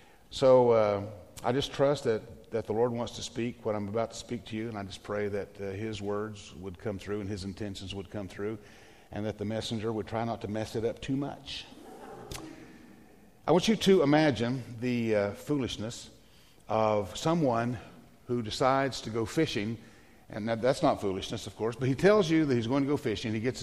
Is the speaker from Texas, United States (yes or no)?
no; Tennessee, United States; I mean, I am from Northeast Tennessee in the mountains, and I'd never heard of such a thing.